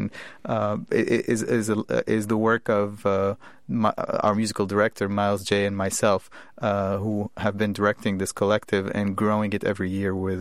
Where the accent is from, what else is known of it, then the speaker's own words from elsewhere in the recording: Egypt; the problem that I have faced growing up in Egypt